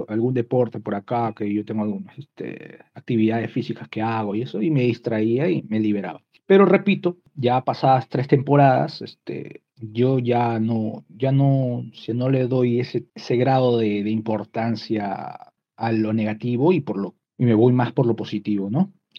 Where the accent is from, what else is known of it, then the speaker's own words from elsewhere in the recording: Peru; now in Japan; y yo soy de Perú, nací en Perú, pero ya hace unos años que vivo en Japón.